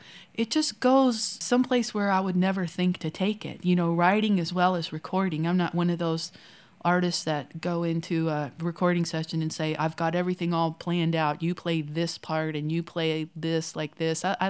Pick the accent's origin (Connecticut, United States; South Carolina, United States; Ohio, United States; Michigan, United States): Ohio, United States; Dayton; We didn't grow up together, but we both grew up at the same time in Ohio. I was in Dayton and she was in Xenia, which is like about half an hour apart.